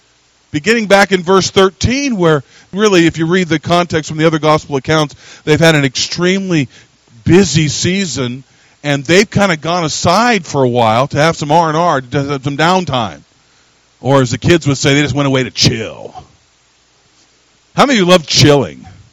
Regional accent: Washington, United States; I was from the Pacific Northwest. And the county I lived in northeastern Washington State, had more hippies per capita than anywhere but Southern California.

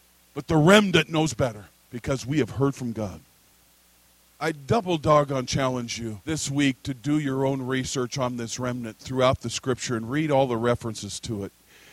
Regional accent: the West, United States; I'm from the American West. My family, cousins, in-laws, outlaws, were all hunters. And every fall into the winter of the year, they'd go hunt elk in the mountains of eastern Washington State, Idaho, Montana, and so on.

